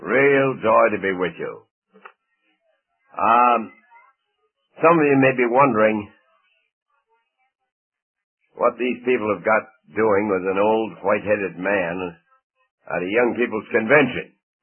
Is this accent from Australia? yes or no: no; Guelph, Ontario, Canada; born there; I was born in Guelph, Ontario, and I'm a 1905 model.